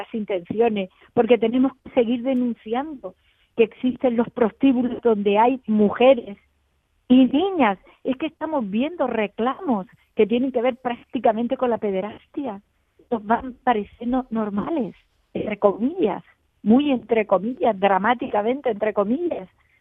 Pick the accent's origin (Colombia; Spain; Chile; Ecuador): Spain; Porque nosotras somos españolas, ciudadanas, pagadoras de impuestos